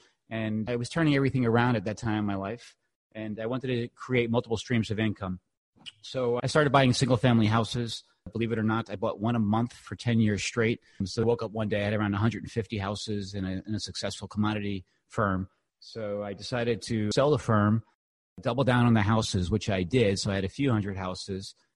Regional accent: New York, United States; What can I say? I'm a New Yorker. Spent a lot of time in New York.

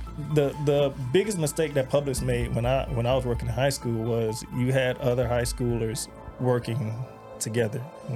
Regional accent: Atlanta, Georgia, United States; born there; also born or lived in Bronx, New York; I was born in Atlanta.

